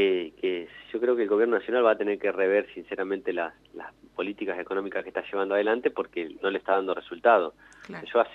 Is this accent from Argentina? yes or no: yes; Argentina; Somos el argentino, ha nacido con esto de siempre tener una esperanza de que vamos a salir adelante.